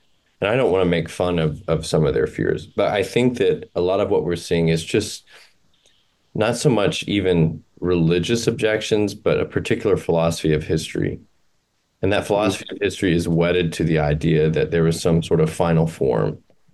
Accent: Sun Belt, United States; I grew up in the Sun Belt in the 90s and the aughts, and it was really cool.

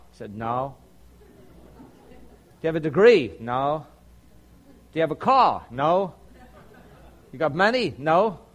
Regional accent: South Africa; also born or lived in Canada; I was from South Africa via Canada.

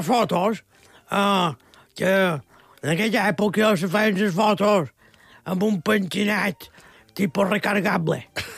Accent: Balearic Islands, Spain; Com a bon mallorquí, quasi no surti de Mallorca

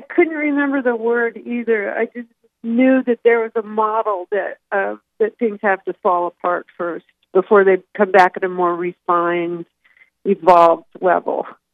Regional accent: United States; I feel so rooted as an American and treasure all of those things that are quintessentially American

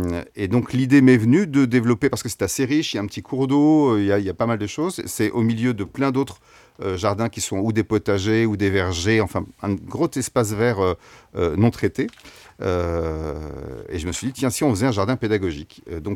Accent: Île-de-France, France; Je suis parti de Seine-et-Marne où j'habitais quand j'étais enfant pour m'installer donc dans les Yvelines.

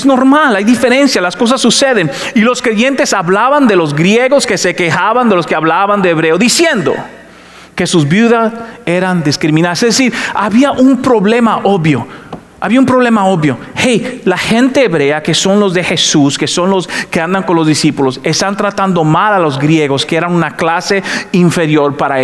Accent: Dominican Republic; Mis amigos dominicanos se burlan de mí porque no sueno como dominicano cuando predico en La Roca. Porque tuve que cambiar mi acento con tal de alcanzar a la mayor cantidad de gente posible.

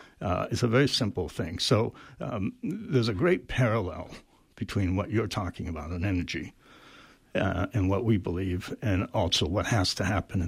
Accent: Waterville, Maine, United States; If I'm a lifelong Mainer. I grew up in Central Maine in Waterville, from a blue collar family there.

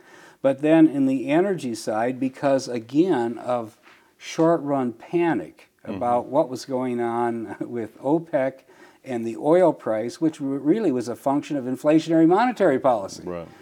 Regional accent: Michigan, United States; yes, I grew up in Michigan, but I was an anti-war radical as a student at Michigan State.

